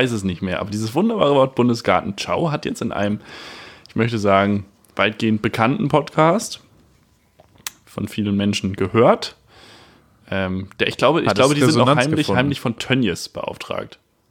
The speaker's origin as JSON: {"language": "German", "region": "Northern Germany", "country": "Germany", "said": "Nee, also das, was bei uns in Norddeutschland das Maritim ist, ist hier einfach Holz und Tiere, glaube ich."}